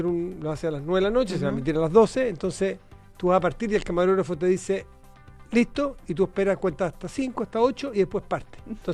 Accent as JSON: {"language": "Spanish", "country": "Chile", "accent": "Chilean", "said": "Se me olvidaría el acento chileno en 2 segundos."}